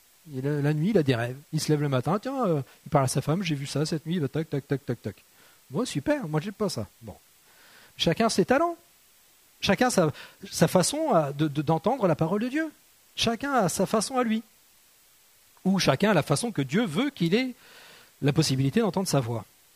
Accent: Normandy, France; Moi, oui, parce que je suis normand, forcément, le cidre.

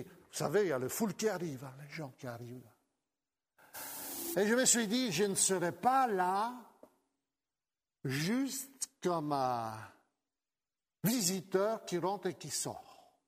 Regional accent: France; On est un couple, hein, on est chrétien, on vient de France.

